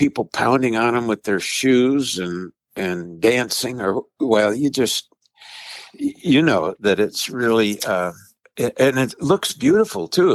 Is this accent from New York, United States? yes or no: no; Tennessee, United States; born there; also born or lived in Wisconsin; But I was born in Tennessee, so that's, you know, I'm a Southern boy, but that's okay.